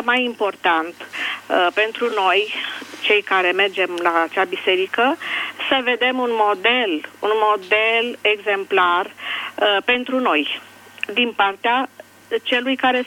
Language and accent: Romanian; Bucharest, Romania; Din București sunt. Sunt ortodoxă